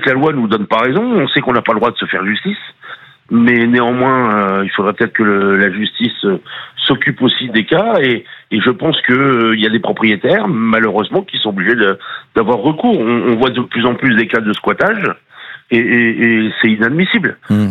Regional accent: Reims, Grand Est, France; Mais je suis de Reims

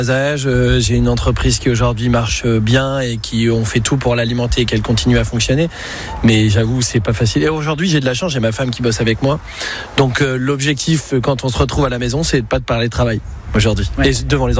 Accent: Nouvelle-Aquitaine, France; born there; Moi, je suis né dans le Médoc, mes parents sont du nord de la France.

